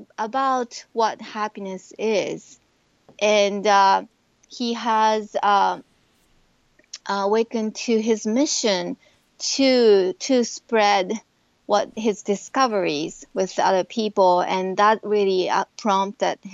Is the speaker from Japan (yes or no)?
yes; Japan; Well, Japan has a very interesting culture. It kind of integrates many different beliefs. We celebrate Christmas, and we also are influenced by Buddhist cu